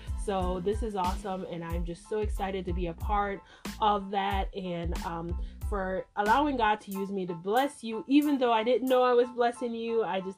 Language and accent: English; Jamaica; If you guys know me, you know that I'm from Jamaica originally. So from Jamaica, big up Nigeria from a Jamaican.